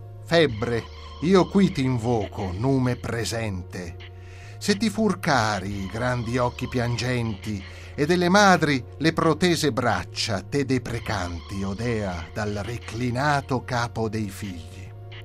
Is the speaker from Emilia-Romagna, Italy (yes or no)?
no; Lombardy, Italy; now in Rome, Italy; Io non sono romano, sono lombardo, sono romano d'adozione perché ormai da quasi 20 anni vivo in questa città. Non ho mai imparato a parlare romano